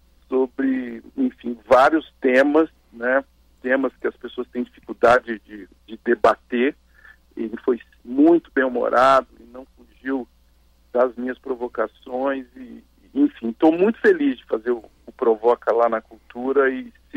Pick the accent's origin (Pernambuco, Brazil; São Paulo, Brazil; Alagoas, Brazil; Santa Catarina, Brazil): São Paulo, Brazil; eu sou do interior de São Paulo, sabe? Eu sou da região ali de Ribeirão Preto